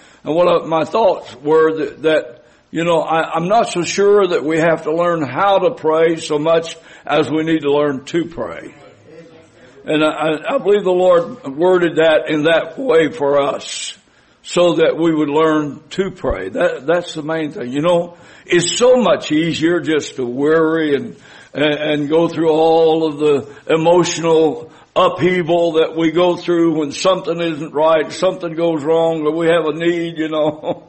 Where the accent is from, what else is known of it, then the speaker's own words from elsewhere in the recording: Arkansas, United States; I consider myself a southerner, brother. I'm from South Arkansas. And I pastor south of St. Louis.